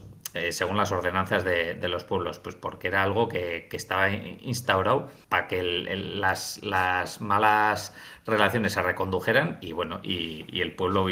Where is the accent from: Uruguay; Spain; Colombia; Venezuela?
Spain; Vidangoz, Navarre; Y en Vidangoz, que es en mi pueblo